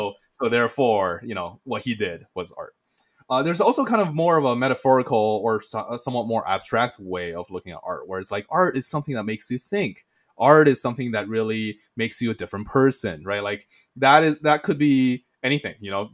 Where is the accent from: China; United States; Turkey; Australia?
China; So I grew up in China.